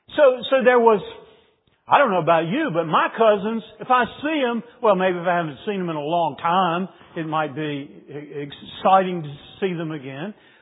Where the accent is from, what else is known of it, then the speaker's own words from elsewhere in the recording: Bassett, Virginia, United States; I grew up in the town of Bassett. Bassett Furniture, world's largest producer of furniture.